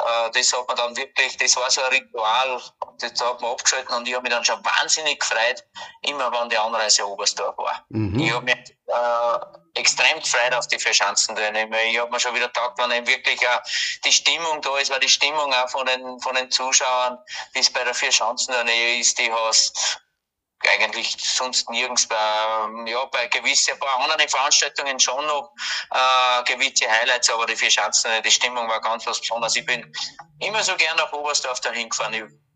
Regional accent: Austria; als Österreicher sowieso immer ein Muss

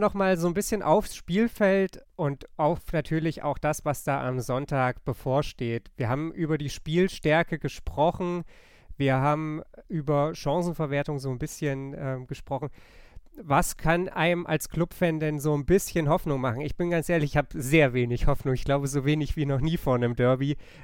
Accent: Nuremberg, Bavaria, Germany; auch wenn man das natürlich als Nürnberger eher ungern sagt.

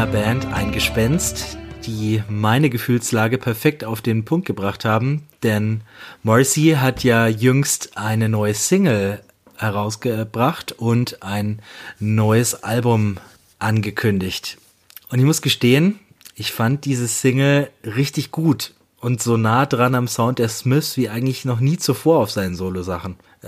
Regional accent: Bayreuth, Bavaria, Germany; meine Heimatstadt.

